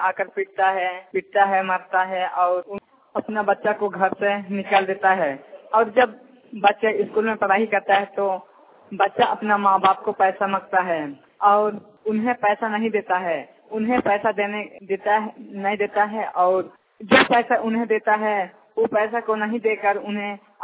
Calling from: Jharkhand, India; मैं गरम दरभंगा से बोल रहा हूँ, प्रखंड जिला सरायकेला।

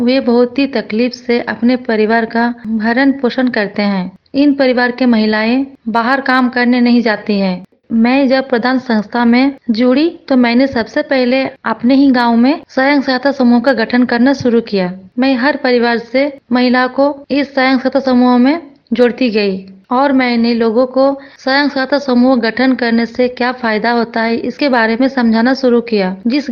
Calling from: Ghatshila, Jharkhand, India; पूर्वी सिंहभूम घाटशिला प्रखंड से बोल रही हूँ। मेरे गांव का नाम है जोड़ीसा, पंचायत भी है जोड़ीसा।

